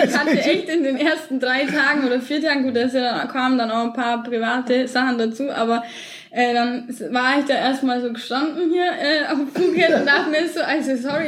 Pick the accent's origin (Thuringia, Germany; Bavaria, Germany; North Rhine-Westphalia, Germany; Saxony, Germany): Bavaria, Germany; Augsburg; was kann ich denen schon über Augsburg, meine Heimatstadt, erzählen? Nicht so viel. Ich war da zwar mein Leben lang